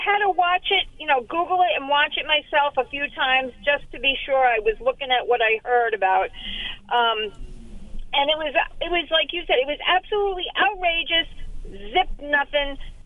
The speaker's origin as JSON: {"language": "English", "region": "New Jersey", "country": "United States", "tie": "born or raised there", "said": "New York City is my home area. I grew up in North Jersey. I went to college a little bit above the Bronx, up in New Rochelle. I worked in Lower Manhattan."}